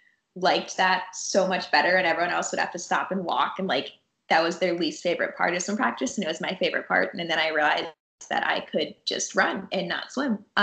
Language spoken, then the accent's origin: English; Georgia, United States; I grew up outside of Atlanta.